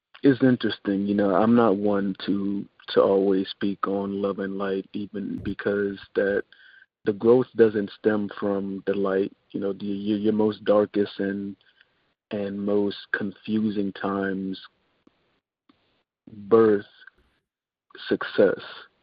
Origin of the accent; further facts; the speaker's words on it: New Orleans, Louisiana, United States; moved away as an adult; now in Germany; I'm originally from New Orleans, but my 9-to-5 job being in the Air Force is what has me over here in Germany.